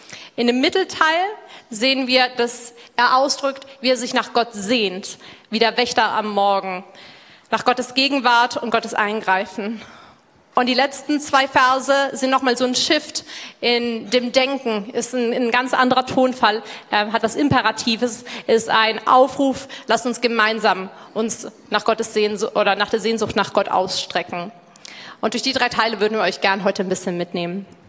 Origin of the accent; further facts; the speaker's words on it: Zambia; zur genau gleichen Uhrzeit, weil wir keine Zeitverschiebung haben, sind Christen bei uns zu Hause in Sambia dabei, beten das gleiche Vaterunser, beten die Psalmen wie ihr